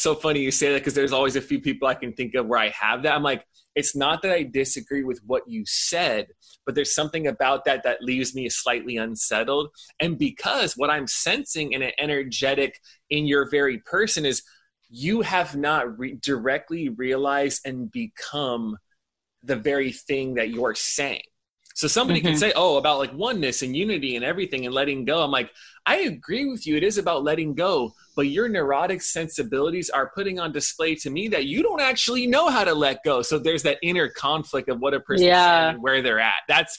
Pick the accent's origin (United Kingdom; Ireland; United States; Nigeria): United States; Temple City, California; born there; You know, I was born in Temple City.